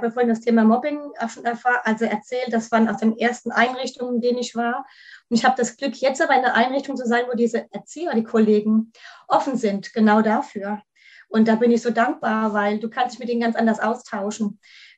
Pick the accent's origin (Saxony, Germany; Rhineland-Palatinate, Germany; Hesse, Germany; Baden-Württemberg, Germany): Rhineland-Palatinate, Germany; Kaiserslautern; ich komme aus Kaiserslautern